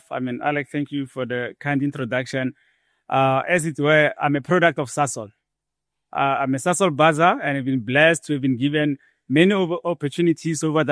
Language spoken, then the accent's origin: English; Hammanskraal, Gauteng, South Africa; If you've been to the north of Pretoria, Hammanskraal, I grew up there in a rural area We had no running water, no electricity.